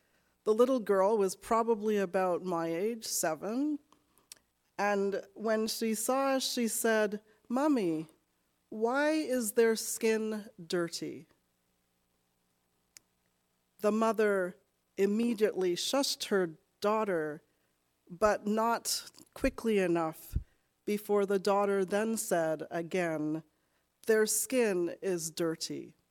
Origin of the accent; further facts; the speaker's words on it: Canada; As a Canadian Black woman